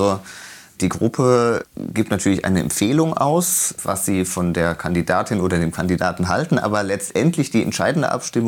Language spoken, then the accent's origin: German; Koblenz, Rhineland-Palatinate, Germany; in der Musikschule in Koblenz, meiner Heimatstadt.